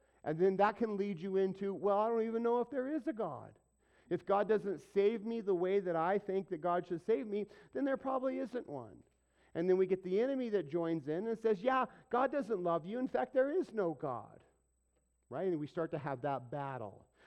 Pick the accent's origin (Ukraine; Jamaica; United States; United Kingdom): United Kingdom; England; Spanish is, in my opinion, because I'm English, backwards.